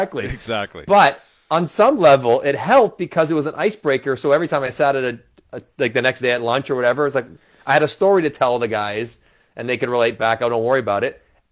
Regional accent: Scarborough, Ontario, Canada; I grew up in Scarborough, man. I know what's up.

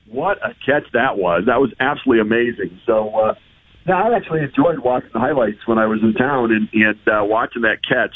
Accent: Detroit, Michigan, United States; So I grew up in Detroit. I'm actually in Detroit right now, visiting my parents, and right across the river from Windsor

